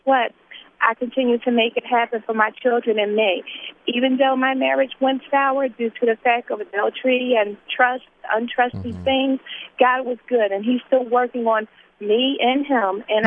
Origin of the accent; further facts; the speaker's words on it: Philadelphia, Pennsylvania, United States; I'm from Philadelphia